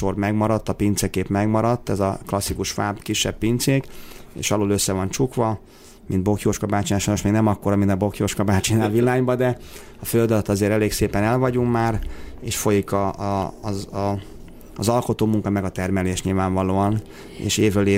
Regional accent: Tata, Komárom-Esztergom, Hungary

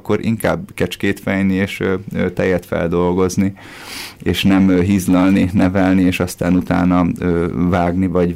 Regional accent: Budapest, Hungary; én a születési családomban az 5. kerületben nőttem fel, és nagyjából a kamaszkorom végére volt az, hogy a neutrális családom egy az egybe kiköltözött, tehát kiköltöztünk az agglomerációba egy picit, a Rózsavölgybe, ez a 22.

